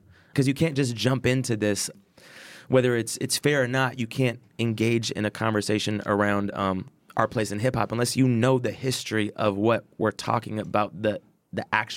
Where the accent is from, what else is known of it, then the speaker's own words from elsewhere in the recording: Seattle, Washington, United States; I grew up in Seattle, Washington, in like a middle to upper middle class home.